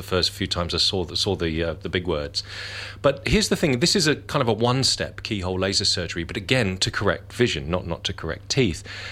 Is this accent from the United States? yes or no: no; Hong Kong; I grew up in Hong Kong and spent most of my life there